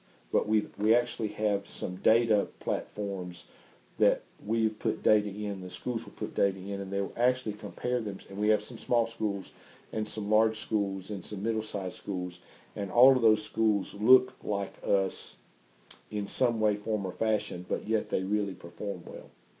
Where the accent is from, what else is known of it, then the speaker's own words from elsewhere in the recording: the South, United States; but I am from the South